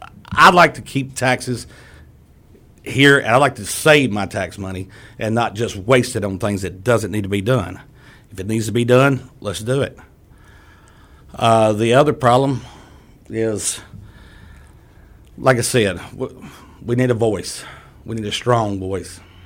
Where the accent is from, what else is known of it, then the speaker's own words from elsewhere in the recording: Kentucky, United States; born and raised in Caldwell County. I'm 41 years old.